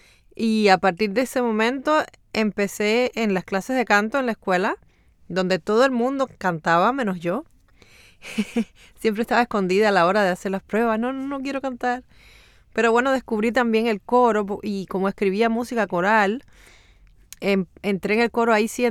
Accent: Cuba; also born or lived in Russia; Y soy nacida en Rusia, crecí en Cuba, mi padre es etíope y mi madre es cubana. Soy todo eso junto.

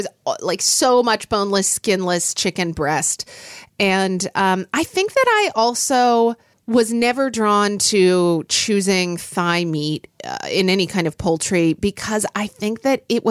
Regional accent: Oklahoma, United States; when I was growing up in Oklahoma, I think when I was in high school

